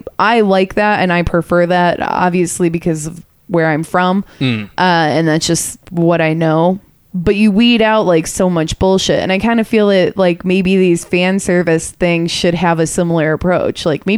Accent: Michigan, United States; I'm from Michigan, and in Michigan, well, maybe not all of Michigan

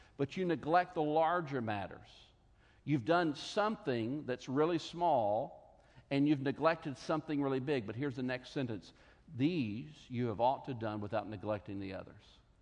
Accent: Tennessee, United States; born there; I was born in 1971 in Tennessee.

